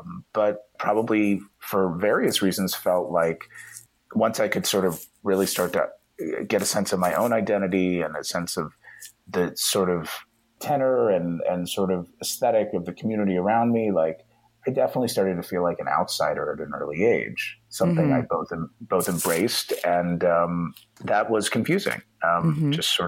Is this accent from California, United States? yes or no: no; Ohio, United States; Only pride for growing up in Ohio. And I was just back there for the 4th. It's a beautiful place. It's a great place.